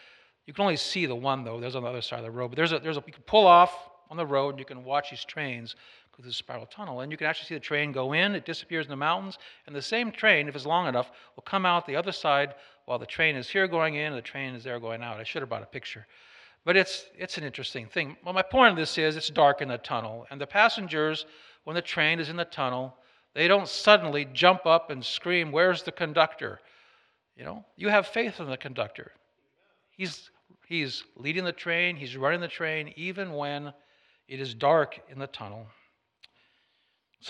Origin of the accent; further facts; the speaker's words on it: Canada; because I'm not about German, I'm from Canada, so my people, they did pretty well.